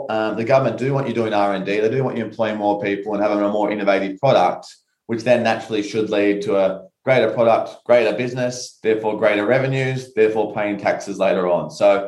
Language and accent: English; Australia; we're all Australian, or we're an Australian country here